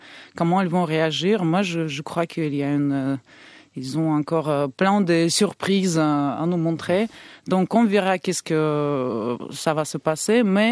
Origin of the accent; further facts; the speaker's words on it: Saint Petersburg, Russia; moi, je viens de Saint-Pétersbourg, c'est la ville qui a accueilli trois révolutions.